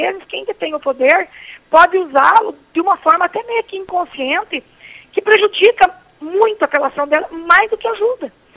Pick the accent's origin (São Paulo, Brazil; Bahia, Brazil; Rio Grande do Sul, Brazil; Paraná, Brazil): Paraná, Brazil; Chopinzinho; sou do município de Chopinzinho